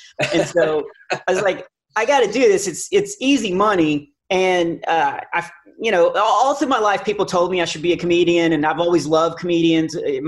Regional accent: Texas, United States; also born or lived in Nashville; No, I'm from Texas. I moved to Nashville the first 5 years that I was doing stand up

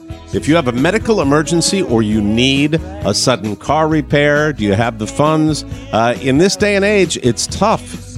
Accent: Italy; I am very Latin. Anyway, I'm from Italy.

